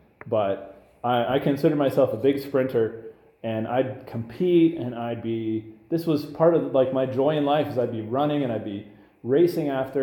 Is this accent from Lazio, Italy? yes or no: no; Sicily, Italy; But no, I'm from Sicily, which makes a difference until the World Cup rolls around, and then Viva Italia. But I thought, I'm Italian, I can eat all this food.